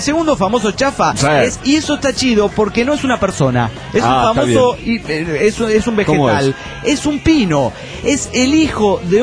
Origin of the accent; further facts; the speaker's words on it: Cali, Valle del Cauca, Colombia; de Cali, Colombia.